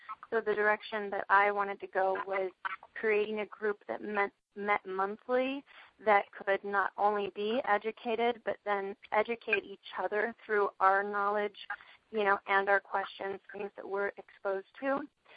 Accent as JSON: {"language": "English", "town": "Boise", "region": "Idaho", "country": "United States", "tie": "born or raised there", "said": "like when I go to my hometown of Boise, Idaho"}